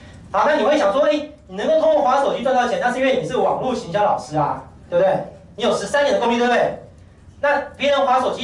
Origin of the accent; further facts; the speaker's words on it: Taiwan; 那我就说我是台湾来的。